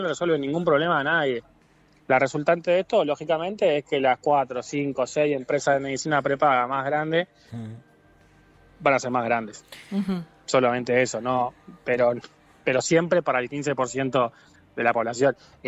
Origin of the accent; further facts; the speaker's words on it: La Plata, Buenos Aires Province, Argentina; Pero los que somos de La Plata y tenemos hijos, si te pasa algo, ¿dónde lo llevas?